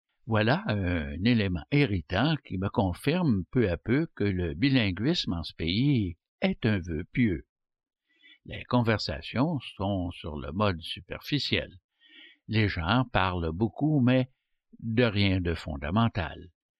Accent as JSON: {"language": "French", "town": "Quebec City", "region": "Quebec", "country": "Canada", "tie": "born there", "said": "Halifax, Québec, ma ville natale, se métamorphose"}